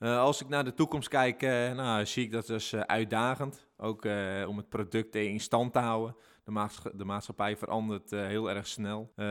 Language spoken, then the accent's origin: Dutch; Opperhoes, North Holland, Netherlands; Geboren en getogen in Opperhoes.